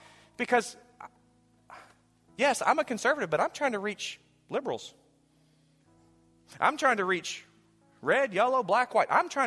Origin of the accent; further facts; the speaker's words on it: United States; I'm an American, but again, my citizenship is ultimately in heaven.